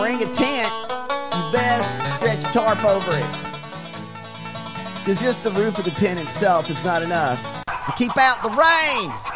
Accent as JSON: {"language": "English", "region": "the South", "country": "United States", "said": "Well, I'm from the South. I don't know if I've ever mentioned that on the show"}